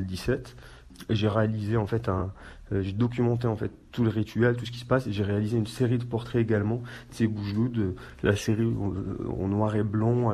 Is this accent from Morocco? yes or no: yes; Essaouira, Marrakesh-Safi, Morocco; Mais sauf que moi, je me rappelle quand j'étais très jeune, je suis né à Essaouira